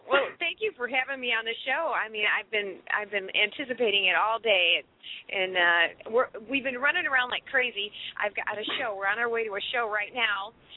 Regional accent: Germany; So I was raised in Europe, and I used to love Germany. We lived in Germany

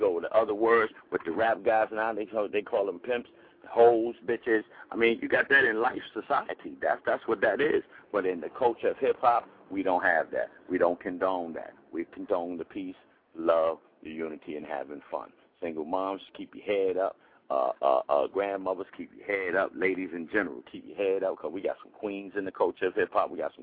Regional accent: Bronx, New York, United States; I'm from the Bronx, where it all started.

